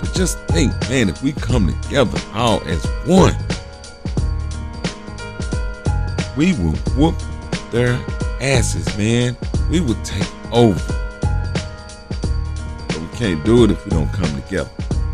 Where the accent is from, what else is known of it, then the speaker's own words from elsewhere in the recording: Dallas, Texas, United States; now in Houston, United States; But I'm a native Dallas. I'm from Dallas, from Oak Cliff, Texas. But I live now, reside in the Houston, Texas area.